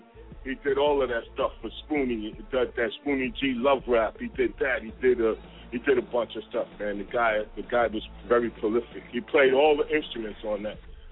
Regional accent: New York City, New York, United States; I'm from Grant, by the way. Grant Houses, big up, 125th, Amsterdam. 1315 is in the building. Okay, so I'm from Grant, you know what I mean?

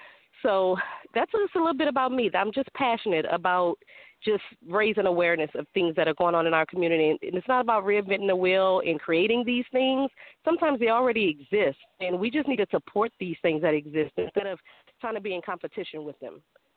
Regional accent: New Orleans, Louisiana, United States; moved away as an adult; now in Lafayette, United States; I'm from New Orleans originally, New Orleans, Louisiana, and I lived there my entire life up until Hurricane Katrina

